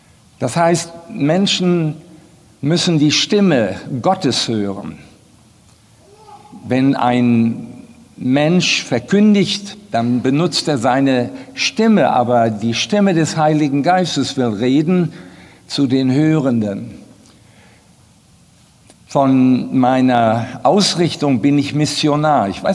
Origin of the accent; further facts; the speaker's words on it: Recklinghausen, North Rhine-Westphalia, Germany; Ich bin gebürtiger Recklinghäuser und freue mich heute hier zu sein.